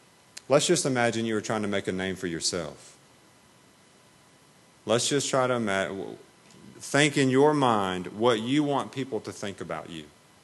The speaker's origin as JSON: {"language": "English", "town": "Auburn", "region": "Alabama", "country": "United States", "tie": "born or raised there", "said": "I grew up in Auburn, so I take a lot of pride in the fact that I'm from Auburn."}